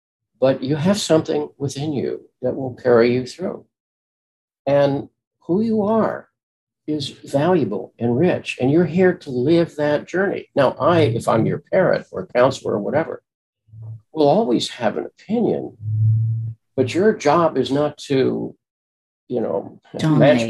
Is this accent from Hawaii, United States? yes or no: no; Springfield, Illinois, United States; because I grew up in Springfield, Illinois, the home of Lincoln, was talk to Lincoln.